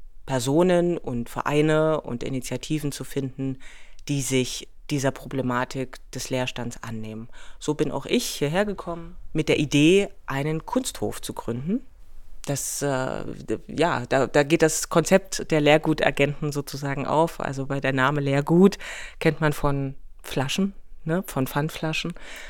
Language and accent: German; Halle, Saxony-Anhalt, Germany; moved away as an adult; also born or lived in Leipzig; now in Altenburger Land, Germany; habe bildende Kunst studiert in Zürich in der Schweiz, komme aber gebürtig aus Halle an der Saale, habe lange Jahre in Leipzig verbracht, gelebt mit meiner Familie und bin 2022 ins Altenburger Land gekommen.